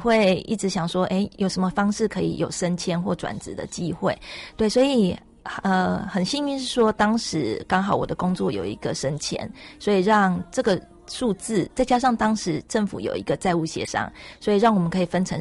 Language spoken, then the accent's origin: Chinese; Changhua County, Taiwan; now in Taipei, Taiwan; 因为我是彰化的小孩嘛，那我从以前念大学来台北到后来留在台北工作，其实我有很长的一段时间都是租房子